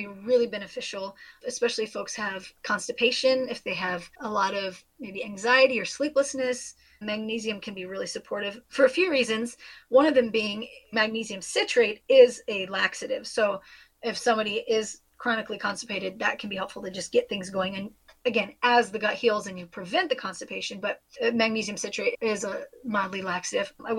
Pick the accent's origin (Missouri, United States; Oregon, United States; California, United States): Missouri, United States; Kansas City; But yes, I'm from Kansas City originally, so my allegiance is not … related, although no shade to her.